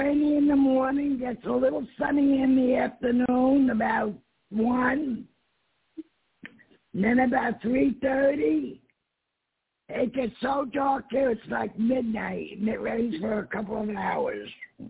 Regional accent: Staten Island, New York, United States; now in Pensacola, United States; Staten Island, New York.

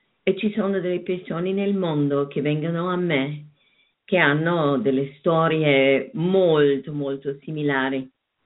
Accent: Germany; Sono cresciuta in Germania, allora l'operetta era quello che sentivo.

